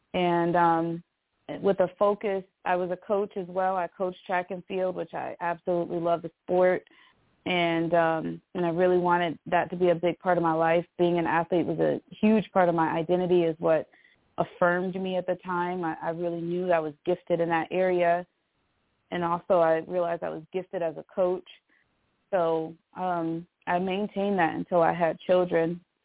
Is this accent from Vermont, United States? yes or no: no; Syracuse, New York, United States; And so I came to Villanova University from Syracuse, New York, where I was born and raised, and I was a recruited athlete.